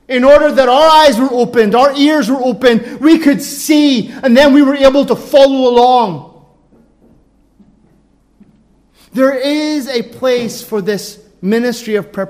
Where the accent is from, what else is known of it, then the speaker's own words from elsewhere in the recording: Ireland; I'm an Irishman.